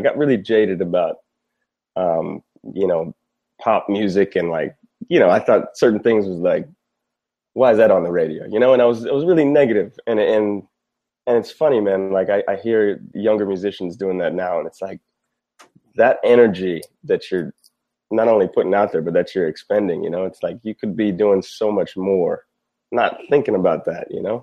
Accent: U.S. Virgin Islands; even when I was growing up in St. Croix, my mother was, she's very much like push me out of the nest, you know?

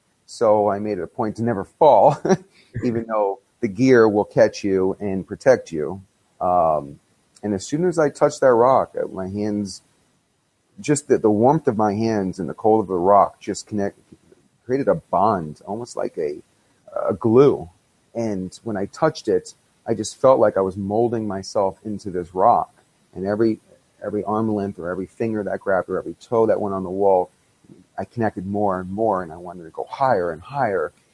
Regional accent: Florida, United States; I'm from Florida. There's rock? Yeah, we have little pebbles in our backyard.

